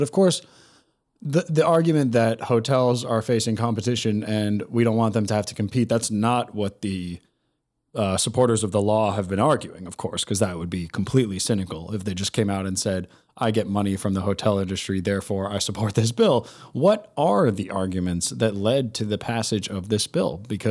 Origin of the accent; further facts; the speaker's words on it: New York, United States; Well, I grew up in New York